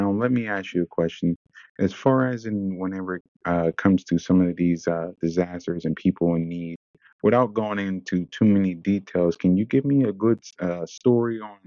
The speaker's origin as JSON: {"language": "English", "region": "Pennsylvania", "country": "United States", "tie": "born or raised there", "said": "where I grew up at here in Pennsylvania, that the village actually helped raise me who I am."}